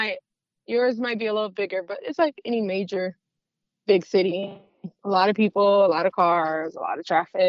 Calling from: New York, United States; I'm calling from New York.

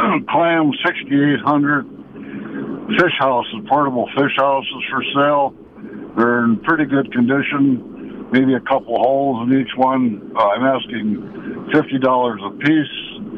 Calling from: Waverly, Minnesota, United States

